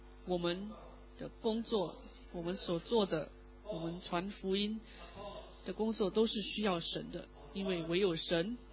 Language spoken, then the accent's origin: Chinese; Singapore; 因为我不会说中文，那我在香港不会说广东话，不会说中文，就搭的士会比较困难一点，所以我就请这一位也是从新加坡来的华人和我一起去。